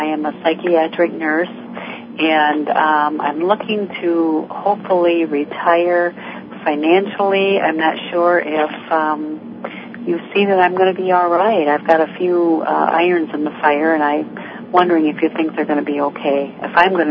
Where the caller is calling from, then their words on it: Michigan, United States; I'm calling from Michigan.